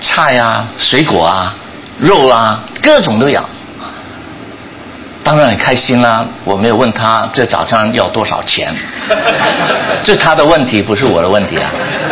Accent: Southern Fujian, China; 我是闽南人啦

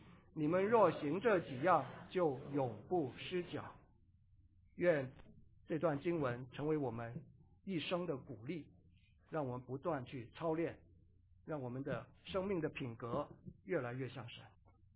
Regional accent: China; 我们中国人都很客气，对不对？

